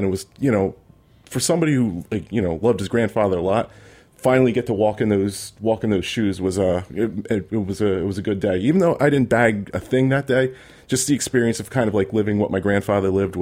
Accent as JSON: {"language": "English", "region": "New Jersey", "country": "United States", "tie": "born or raised there", "said": "I grew up in Warren County, New Jersey, which is, for this region of New York, New Jersey, it's like the Ozarks, you know"}